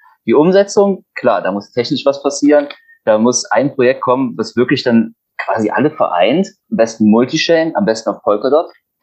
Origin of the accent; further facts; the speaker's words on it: Cologne, North Rhine-Westphalia, Germany; ich komme ja aus Köln